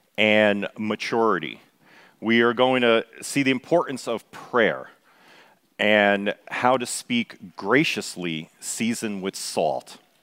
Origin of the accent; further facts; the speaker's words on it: Florence, Kentucky, United States; I'm from Florence, Kentucky, with my wife and 8 children.